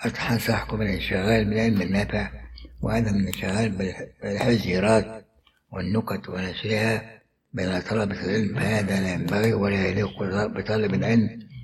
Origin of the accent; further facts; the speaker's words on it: Egypt; عندنا في مصر